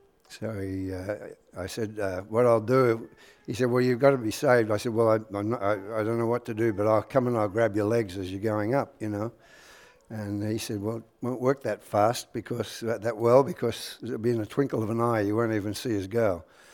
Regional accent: Sydney, New South Wales, Australia; So as you can see, this is my hometown. I grew up in Sydney. We call it the Big Smoke over there.

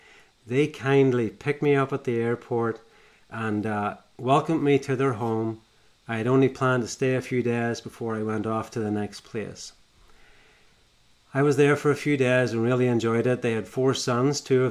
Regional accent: Northern Ireland, United Kingdom; I even learned to do some shooting, something I'd never done growing up in Northern Ireland.

